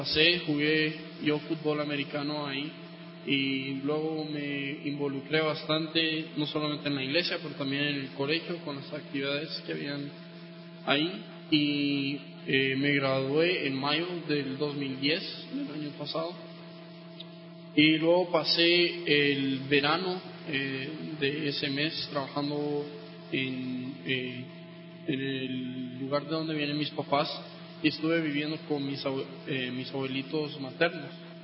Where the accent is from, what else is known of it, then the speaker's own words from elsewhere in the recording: Guatemala City, Guatemala Department, Guatemala; yo nací aquí en Guatemala y fui criado por mis papás aquí en la ciudad de Guatemala. Y por los primeros cuantos años asistí al colegio aquí, luego empezamos a estudiar en la casa y estuvimos estudiando y por hasta los 17 años yo estuve aquí en Guatemala estudiando.